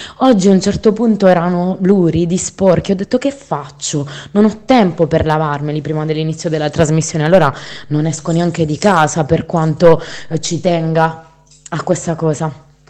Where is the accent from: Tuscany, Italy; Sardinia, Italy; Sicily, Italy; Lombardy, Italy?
Lombardy, Italy; Bergamo; come voi sapete che vengo da Bergamo Alta